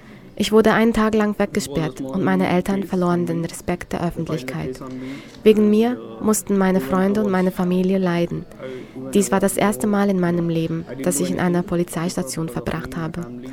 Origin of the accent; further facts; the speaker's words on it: Hyderabad, Telangana, India; German is a second language; moved away as an adult; now in Magdeburg, Germany; Ich komme aus Indien, aus der Stadt Hyderabad. Ich bin seit mehr als 3 Jahren in Deutschland und studiere gerade einen Masterstudiengang in Magdeburg.